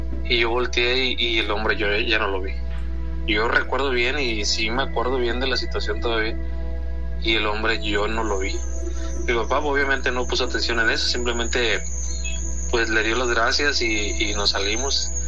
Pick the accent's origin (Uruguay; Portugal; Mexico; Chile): Mexico; Tampico, Tamaulipas; soy de Tampico, Tamaulipas.